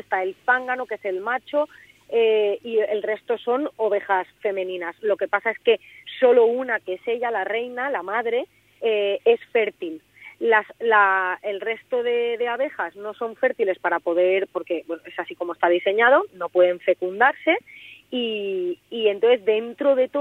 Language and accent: Spanish; Gestalgar, Valencian Community, Spain; nosotros en mi pueblo, que es Gestalgar, que es el interior de la provincia de Valencia y es la comarca de la Serranía, la comarca más despoblada